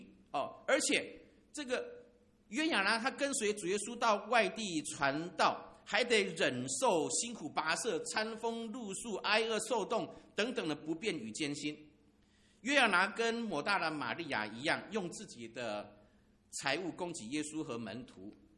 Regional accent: Taiwan; 这个我们台湾人比较不会这样念哦

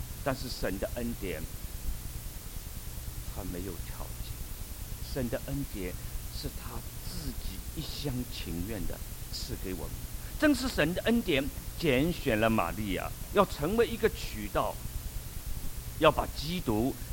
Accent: China; 我们中国人很看重自己的子女是否成才，我们作为父母最大的一个安慰，最大的光荣，就是我们的儿女长大了成才了

